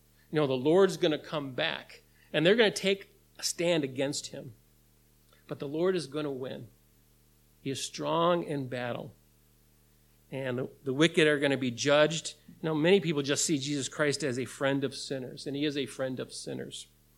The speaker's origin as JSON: {"language": "English", "region": "Michigan", "country": "United States", "said": "I'm from the Upper Peninsula, and I used to work in a pasty shop, and I love pasties."}